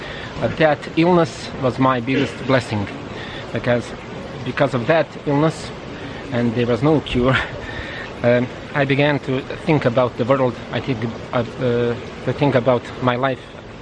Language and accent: English; Kozarska Dubica, Republika Srpska, Bosnia & Herzegovina; English is a second language; And thanks to good people from my hometown, basically the head imam of Medžlis Bosanska Dubica, and I was sent to Sarajevo, to clinical center.